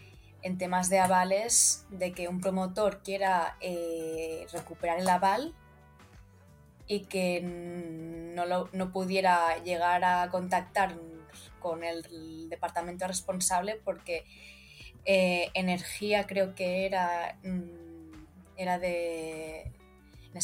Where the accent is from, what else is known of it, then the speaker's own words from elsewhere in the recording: Catalonia, Spain; yo como catalana empiezo a ver la luz, empiezo a ser más optimista